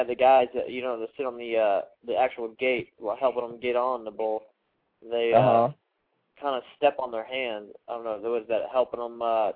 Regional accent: St. Petersburg, Florida, United States; St. Pete, Florida.

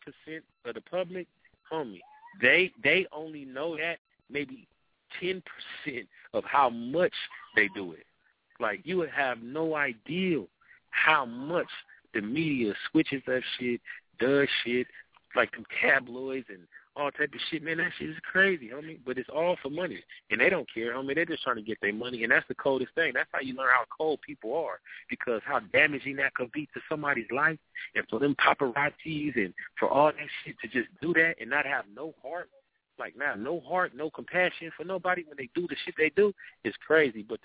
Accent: San Diego, California, United States; We all from wherever we're from, South San Diego. Yeah, I'm poor. I'm a blood from Lincoln Park, no doubt.

